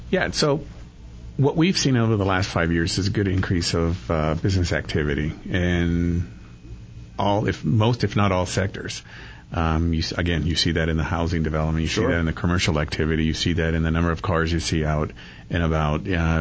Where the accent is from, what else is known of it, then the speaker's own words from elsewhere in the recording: Yuma, Arizona, United States; when I grew up in Yuma. Guess where my weekends and my summers were spent? 2 hours west in San Diego.